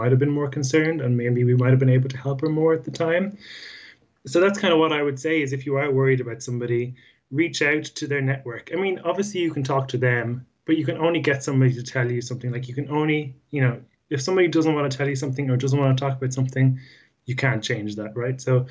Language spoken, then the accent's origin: English; Ireland; we know as Irish people that what you need is, you know, people come around the house, someone boiling the kettle